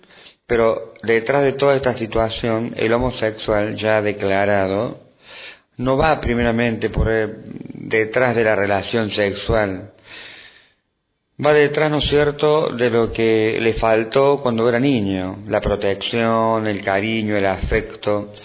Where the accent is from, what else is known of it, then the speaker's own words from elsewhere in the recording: Córdoba, Argentina; soy de Córdoba, Argentina